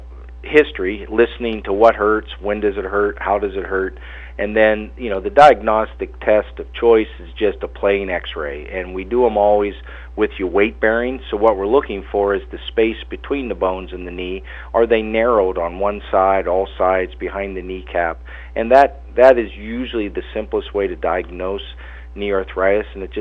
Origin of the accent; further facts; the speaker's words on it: Pennsylvania, United States; moved away as an adult; also born or lived in California / Montana; Yeah, I grew up in Pennsylvania and actually went to medical school at Penn State University. And then moved to Southern California